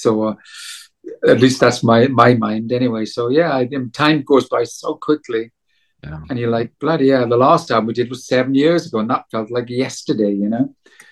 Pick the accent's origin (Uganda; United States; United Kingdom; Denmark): United Kingdom; Wales; Went to my home country of South Wales and in darkest winter.